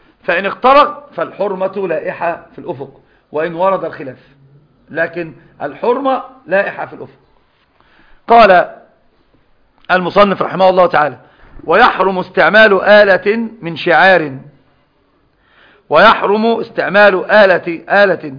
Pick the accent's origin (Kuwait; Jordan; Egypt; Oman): Egypt; اسمه قانون واسمه إيش عندنا في مصر يسمونه القانون صح